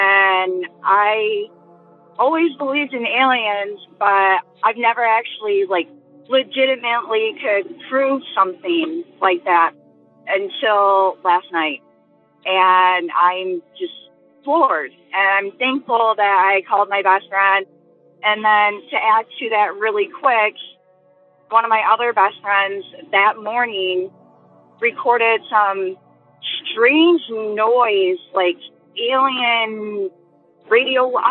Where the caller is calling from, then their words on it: Jackson, Michigan, United States; I'm out from Jackson, Michigan.